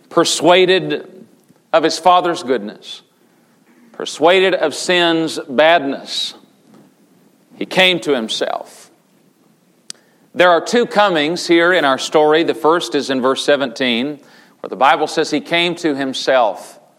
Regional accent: Tennessee, United States; I remember growing up in East Tennessee, and at times we would add works to salvation without calling it that.

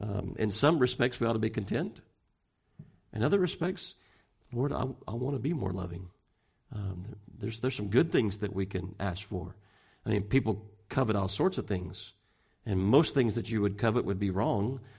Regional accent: Pasadena, Texas, United States; born there; You know, I was born in Pasadena, so I'm not far, not California, but Texas. Born pretty close by, you know, so I'm not too far away.

